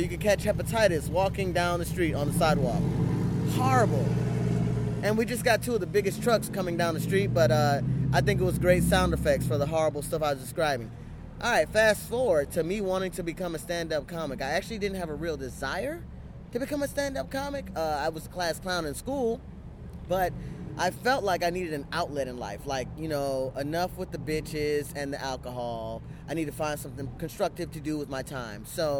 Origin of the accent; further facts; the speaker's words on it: Miami, Florida, United States; also born or lived in Washington, D.C.; now in New Orleans, United States; I moved here a year ago. From Washington, D.C. I'm originally from Miami. And I moved here a year ago.